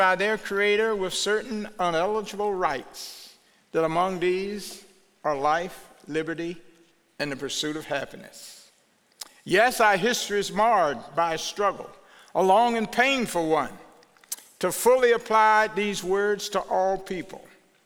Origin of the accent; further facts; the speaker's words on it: United States; I thank God that I am an American.